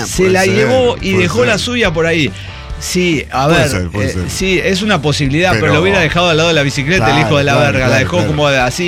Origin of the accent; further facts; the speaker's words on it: Mexico; Es que soy mexicano, decía yo.